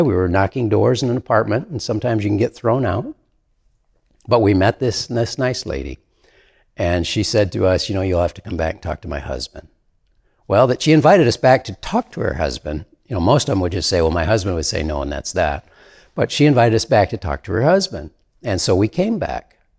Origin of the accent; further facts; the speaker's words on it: Michigan, United States; Second summer, the same thing, but in a different location in Michigan, my home state, again with a group of young people.